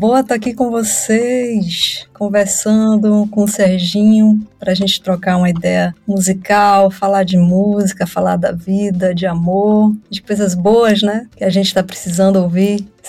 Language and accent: Portuguese; Feira de Santana, Bahia, Brazil; aos 7 anos de idade, eu fui convidada para fazer parte de uma banda infantil, lá em Feira de Santana, na minha terra